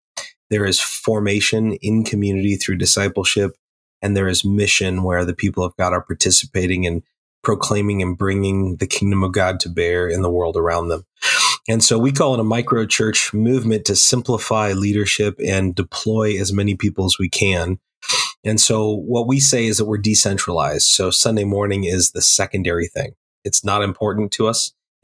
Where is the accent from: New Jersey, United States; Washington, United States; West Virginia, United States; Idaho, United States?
Idaho, United States; Boise; also born or lived in Boston; And I'm from Boise originally. I was in Boston for 6 years.